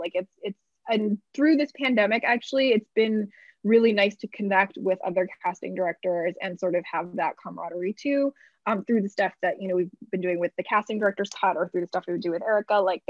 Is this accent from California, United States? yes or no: no; New Rochelle, New York, United States; You know, I grew up in New York, in New Rochelle in Westchester County, and the Westchester Broadway Theater just closed its doors after 46 years.